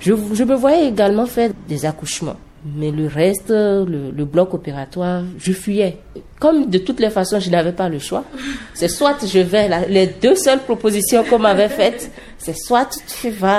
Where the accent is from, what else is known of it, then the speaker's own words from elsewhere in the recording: Parakou, Borgou, Benin; J'ai toujours été à Parako, j'ai grandi à Parako.